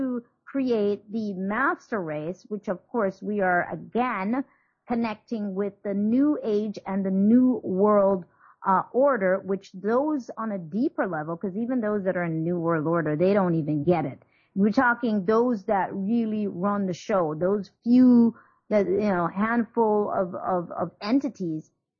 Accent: Jamaica; born there; I was born in Jamaica, but all of a sudden I look, and everything around me at that moment looks like I am in Jamaica

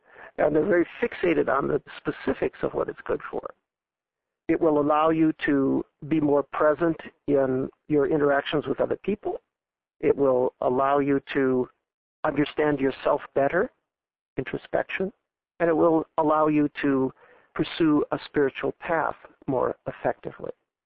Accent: Los Angeles, California, United States; I remember vividly learning how to drive, even though I come from Los Angeles.

